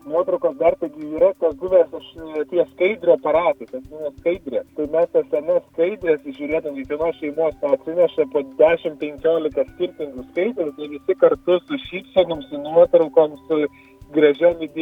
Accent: Alytus, Alytus County, Lithuania; sekmadienį labai dažnai beveik kiekvieną būna Alytuje. Ir stengiamės sutikti tuos, kurie dar yra mūsų gimtajame mieste

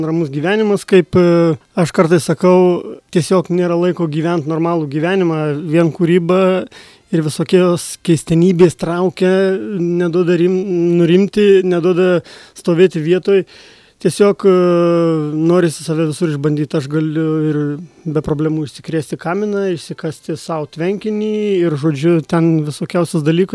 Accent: Marijampolė, Marijampolė County, Lithuania; Aš gimiau, iš tikrųjų, Kapsuke, dabartinėje Marijampolėje. Mhm. Kapsuko miestas tada buvo ir tam mieste aš pragyvenau 20 metų. 20 metų pragyvenau Kapsuke.

